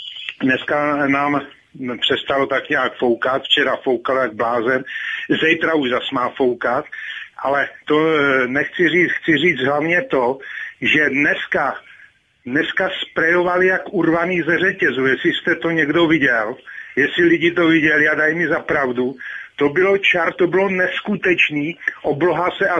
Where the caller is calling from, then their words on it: Pardubice Region, Czechia; Tady kolem Pardubic, východní Čechy